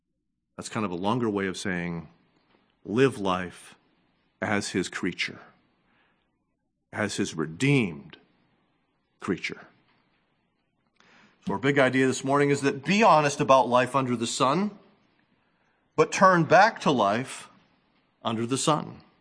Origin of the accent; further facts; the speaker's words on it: New England, United States; born there; It's not just because I was born in New England and everyone's in my way on the road.